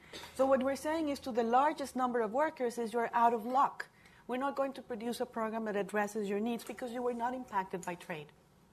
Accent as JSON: {"language": "English", "country": "Mexico", "moved": "yes", "lives_now": "United States", "said": "I was not born in this country. I come from Mexico"}